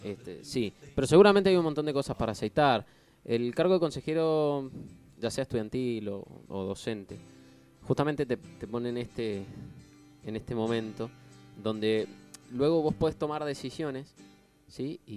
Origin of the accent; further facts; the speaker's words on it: Argentina; justamente porque tal vez hemos venido haciendo mal la política como argentinos